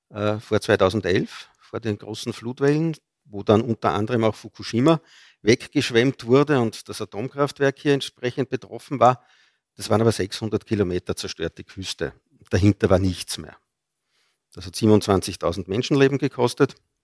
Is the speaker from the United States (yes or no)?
no; Freistadt, Upper Austria, Austria; born there; Auch als gebürtiger Oberösterreicher, komme aus Freistadt ursprünglich